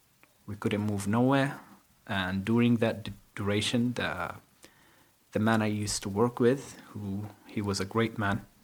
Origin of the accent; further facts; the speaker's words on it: Saudi Arabia; English is a second language; moved to Saudi a long time ago, more than 60 years. I was born in Saudi. I was raised in Saudi. I never been to Yemen. I still have the Yemeni passport, the Yemeni nationality